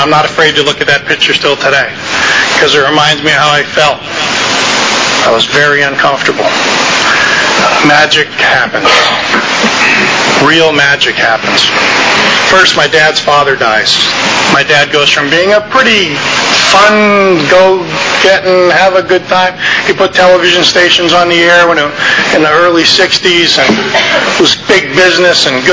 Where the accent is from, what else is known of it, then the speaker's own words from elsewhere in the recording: Fort Pierce, Florida, United States; born there; You know, I was born in Fort Pierce, Florida, 1955.